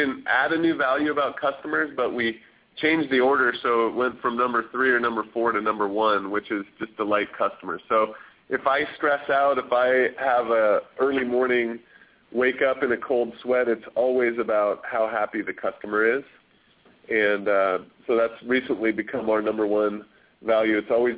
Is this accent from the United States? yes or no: yes; Seattle, Washington, United States; I grew up in Seattle.